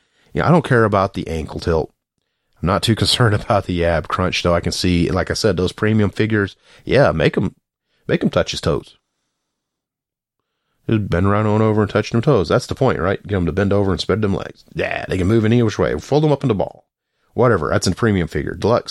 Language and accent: English; the South, United States; I'm from the South. I know plenty of people who hunt all the time